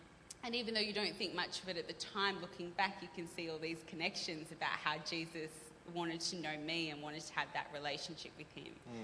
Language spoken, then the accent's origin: English; Sydney, New South Wales, Australia; I grew up in Sydney a lot, in the city of Sydney.